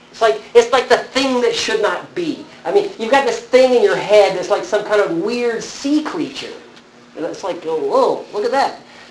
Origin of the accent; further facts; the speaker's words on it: Texas, United States; And then, by the way, I'm from Texas, so I can use it. I grew up here, born and raised